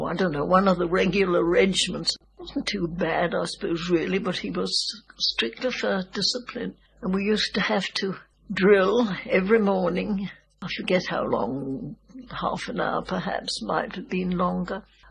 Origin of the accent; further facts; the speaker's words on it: Birmingham, West Midlands, United Kingdom; having been born and brought up in Birmingham, you see.